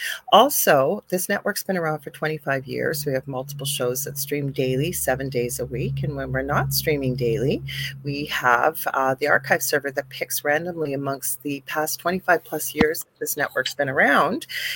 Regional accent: Canada; I am a Canadian psychic medium.

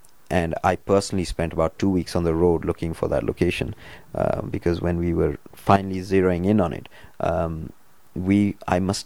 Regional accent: United Kingdom; we are British, we are British Asians. And part of being British Asian is that we will basically not let go of who we are, but we will still be a part

